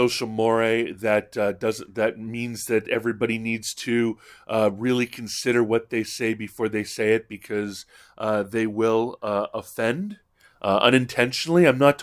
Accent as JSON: {"language": "English", "region": "Hawaii", "country": "United States", "tie": "born or raised there", "said": "But I think that's because I grew up in Hawaii, and in Hawaii, it's always, we don't even call people Asians."}